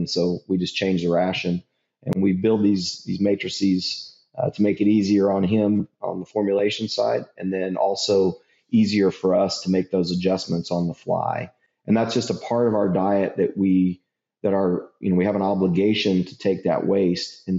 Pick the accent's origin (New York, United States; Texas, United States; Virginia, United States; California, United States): Texas, United States; like as a Texan and the High Plains cattle feeder coming here